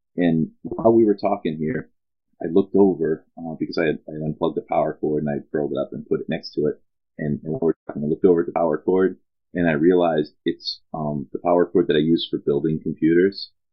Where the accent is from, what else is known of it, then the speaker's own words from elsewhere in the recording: United States; that was part of being American a few years ago